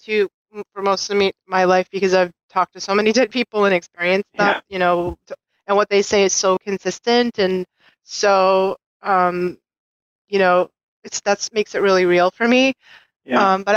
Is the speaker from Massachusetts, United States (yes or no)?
yes; Boston, Massachusetts, United States; I'm from Boston. We're all Irish over here.